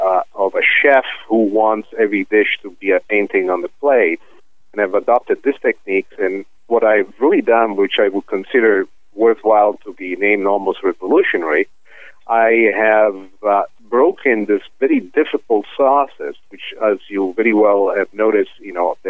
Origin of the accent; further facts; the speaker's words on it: Palermo, Sicily, Italy; I was born and raised in Palermo, Sicily, but my mother's family is from Veneto, Venice, town nearby Rovigo. So I, by Italian standards, I'm a mixed breed.